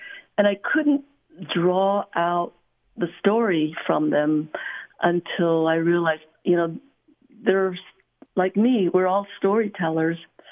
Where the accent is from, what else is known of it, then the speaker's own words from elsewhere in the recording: United States; first language Navajo; English is a second language; I was taught Navajo when I was growing up. It was actually my first language, but I didn't learn how to read it until many years later.